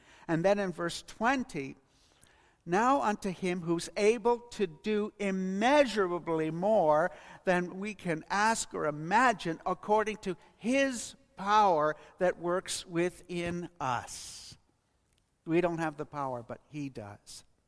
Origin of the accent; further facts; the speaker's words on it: London, Ontario, Canada; It's my hometown hockey.